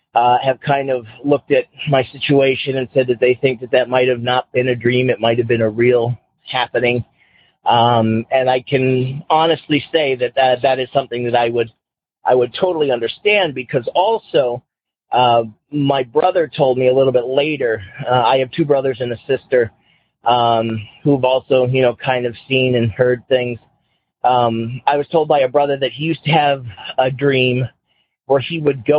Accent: Massachusetts, United States; I'm from Massachusetts.

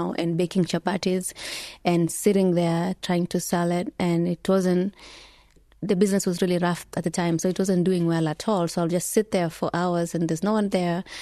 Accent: Mogotio, Baringo County, Kenya; grew up in Mogotio.

